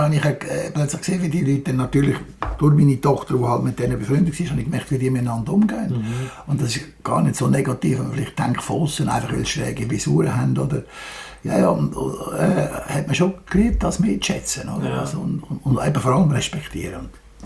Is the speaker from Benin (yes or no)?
no; Lenzburg, Aargau, Switzerland; born or raised there